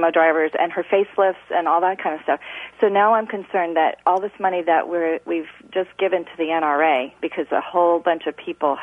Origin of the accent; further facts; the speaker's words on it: Maryland, United States; I grew up in Montgomery County, and I watched that city grow incredible amounts, okay, over the years.